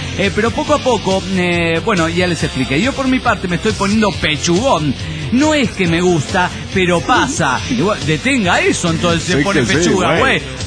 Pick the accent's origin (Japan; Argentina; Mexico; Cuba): Argentina; Mendoza; born or raised there